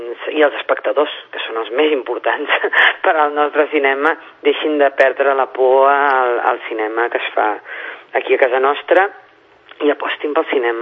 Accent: Catalonia, Spain; com a catalana

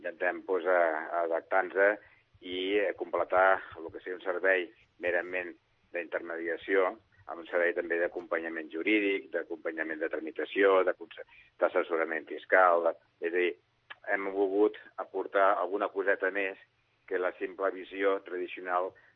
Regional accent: Sant Cugat del Vallès, Catalonia, Spain; sóc un enamorat de Sant Cugat, sóc dels que crec i reivindico l'orgull santcugatenc, però això potser no és mèrit perquè meus pares i meus avis tots són d'aquí Sant Cugat

